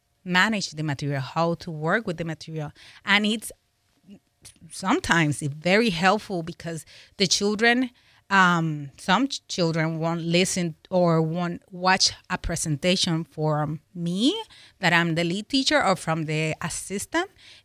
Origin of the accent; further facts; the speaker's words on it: Puerto Rico; Also, I'm from Puerto Rico. I cannot talk about the same things I talk in Puerto Rico because it's different culture.